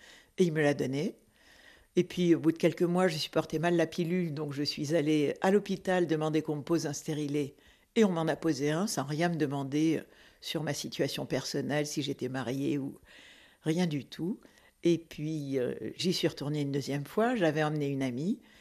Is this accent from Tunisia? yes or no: yes; Tunisia; born there; Alors moi, je suis née en Afrique du Nord, exactement en Tunisie, et j'y suis née il y a 76 ans. J'ai vécu les premières années de l'indépendance de la Tunisie.